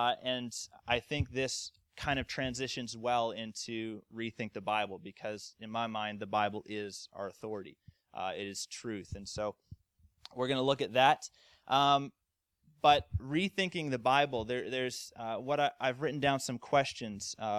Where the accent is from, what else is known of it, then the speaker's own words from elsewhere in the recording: Canada; I'm Canadian. Everyone says, oh, are you American? No, I'm Canadian.